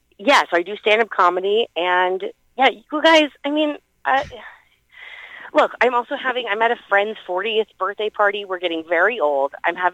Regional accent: United States; I'm from Florida. I don't know. The weather really hit me hard.

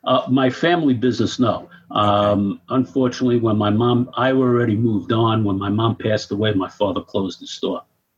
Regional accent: Brooklyn, New York, United States; I grew up in Brooklyn in an Italian-Irish neighborhood.

